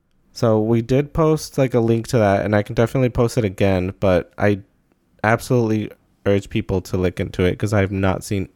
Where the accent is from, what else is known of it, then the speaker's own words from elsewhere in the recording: Chicago, Illinois, United States; And then I said, oh, yeah, I'm from Chicago.